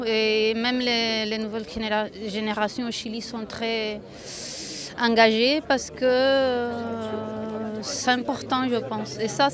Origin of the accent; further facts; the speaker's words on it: France; born there; Et moi, je suis née en France parce que mon père il a pu s'enfuir en 1974.